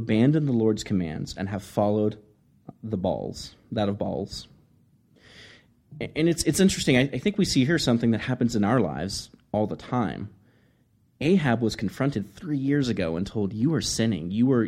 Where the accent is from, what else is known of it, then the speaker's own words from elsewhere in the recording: Texas, United States; I mean, I'm from South Texas. We have droughts in Texas.